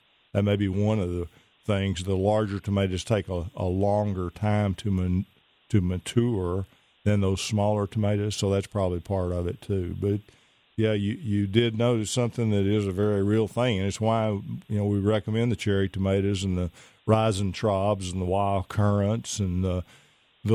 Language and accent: English; Pittsburgh, Texas, United States; I used to spend a fair amount of time in Mount Pleasant, about 10 miles from my hometown of Pittsburgh, Texas.